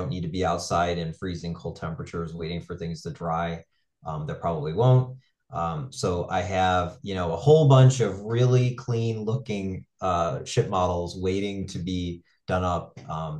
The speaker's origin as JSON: {"language": "English", "town": "Buffalo", "region": "New York", "country": "United States", "said": "I'm from Buffalo, New York, so winters in Buffalo, you usually have some spare time at your disposal"}